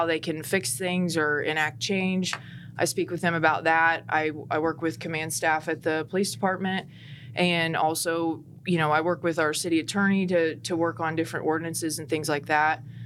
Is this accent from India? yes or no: no; West Point, Indiana, United States; Okay. So I grew up in West Point, just outside of Lafayette.